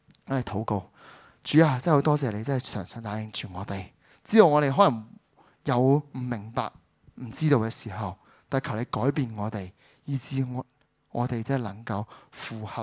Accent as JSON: {"language": "Cantonese", "country": "Hong Kong", "said": "就给我们香港人真的用。"}